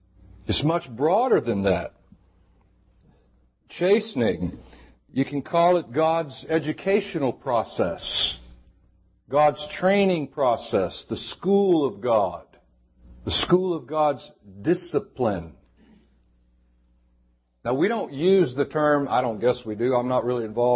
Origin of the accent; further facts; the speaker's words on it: the South, United States; Now, I grew up in the South, and if you don't know what this means, you just don't know what it means.